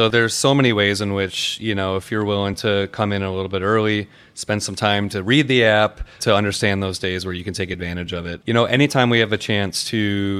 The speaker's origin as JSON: {"language": "English", "region": "Iowa", "country": "United States", "tie": "born or raised there", "said": "one of our favorites growing up in Iowa, being back in high school and college, they were one of my favorites."}